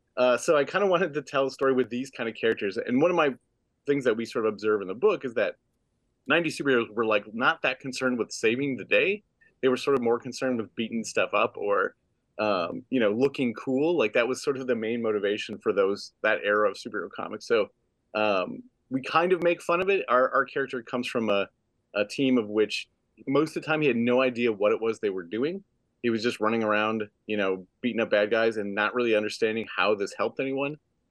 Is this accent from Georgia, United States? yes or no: yes; Ringgold, Georgia, United States; moved away as an adult; I grew up in Ringgold. It's a lovely town, a great place. But there was nothing for me.